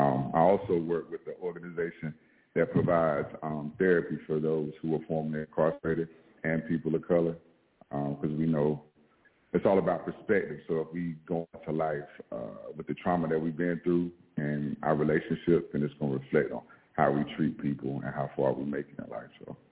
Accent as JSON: {"language": "English", "town": "Raleigh", "region": "North Carolina", "country": "United States", "tie": "born or raised there", "said": "By the time I was 15, I was born and raised in Raleigh. So I don't know if y'all know that flea market that used to be on Capitol Boulevard."}